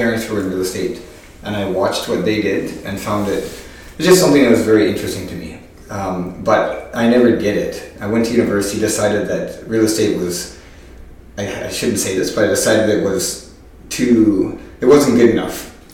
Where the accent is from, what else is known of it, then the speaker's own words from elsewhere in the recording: Sherwood Park, Alberta, Canada; now in Vancouver, Canada; I grew up just outside of Edmonton.